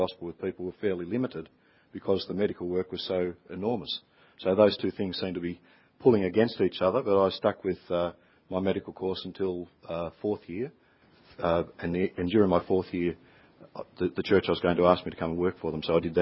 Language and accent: English; Tasmania, Australia; moved away; also born or lived in New South Wales; I grew up in Tasmania, when we were in Tasmania, I had a Methodist Sunday school upbringing. Moved to New South Wales, to Barrel